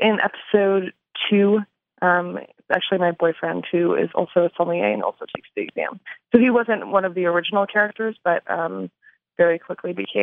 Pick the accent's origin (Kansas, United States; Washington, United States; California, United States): California, United States; also born or lived in Chicago; No, I'm from California originally. I went to college in Chicago, and I lived in Chicago for 7 years.